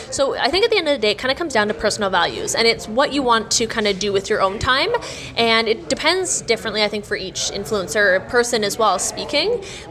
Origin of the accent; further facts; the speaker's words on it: Canada; We're from Canada, so we traveled about 30 hours to get here.